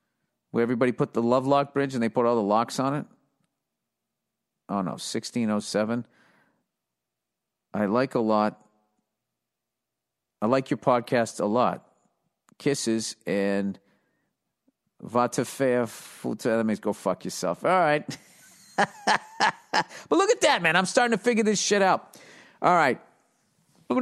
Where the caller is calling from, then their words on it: Paris, Île-de-France, France; I'm 43 years old. I'm writing you from Paris.